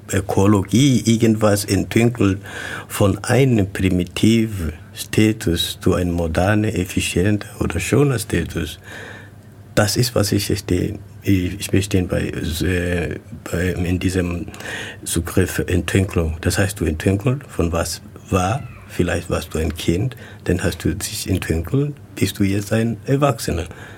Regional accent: Kenya; German is a second language; now in Ulm, Germany; Ich wohne in Ulm seit 10 Jahren. Ursprünglich komme ich aus Kenia.

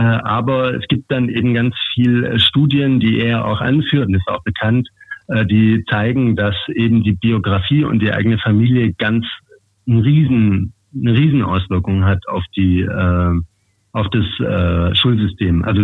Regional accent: Germany; first language German; spreche muttersprachlich Deutsch. Also ich bin dann quasi postmigrantisch, nennt man das dann. Also ich bin eigentlich Deutscher, aber habe halt eben migrantische Wurzeln.

